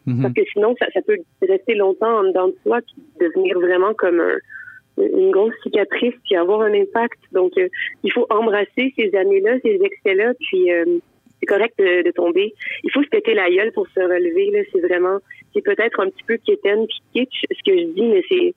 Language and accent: French; Quebec, Canada; là où j'ai grandi, dans l'Outaouais des années 90-2000